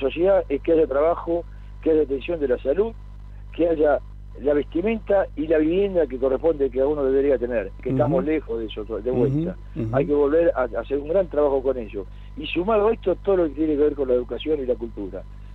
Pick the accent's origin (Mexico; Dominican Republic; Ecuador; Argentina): Argentina; pero muestra cómo somos los argentinos, ¿no?